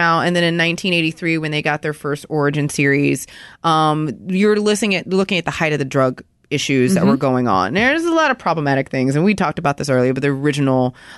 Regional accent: Louisiana, United States; accent: Louisiana; I'm from Louisiana, so my accent is probably going to come out in a second.

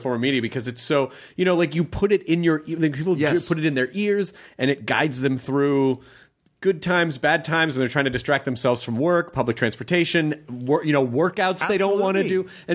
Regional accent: Canada; We're Canadian.

